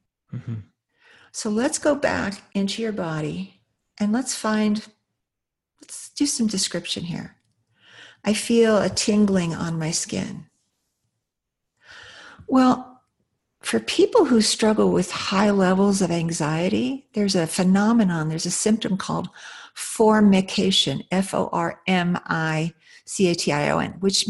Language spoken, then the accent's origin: English; United States; I'm an American